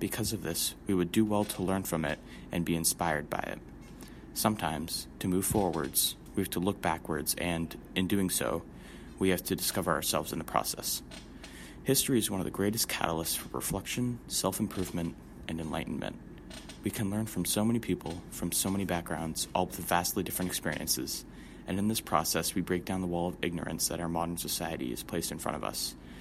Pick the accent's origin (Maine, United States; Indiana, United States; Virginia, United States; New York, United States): Maine, United States; Caribou; she grew up in my hometown of Caribou, Maine.